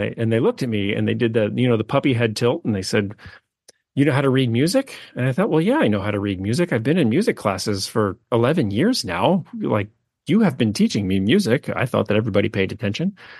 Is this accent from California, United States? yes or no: no; Pennsylvania, United States; And then of course, you know, I grew up in Pennsylvania, but now things that you never consider when you're 18 and nobody tells you otherwise.